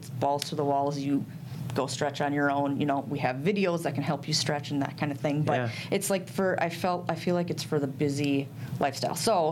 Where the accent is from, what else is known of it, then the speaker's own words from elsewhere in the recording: Minnesota, United States; now in Wisconsin, United States; I'm originally from Minnesota. And then I met my husband, and we moved across the river to Wisconsin.